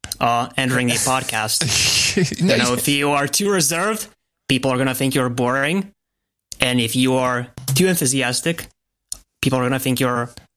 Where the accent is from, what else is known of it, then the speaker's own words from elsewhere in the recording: Lithuania; I'm originally from Lithuania, Eastern Europe.